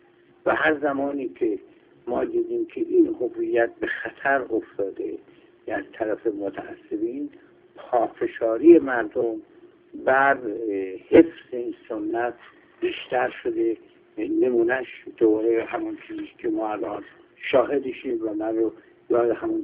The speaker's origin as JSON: {"language": "Persian", "country": "Iran", "said": "ما ایرانی هستیم"}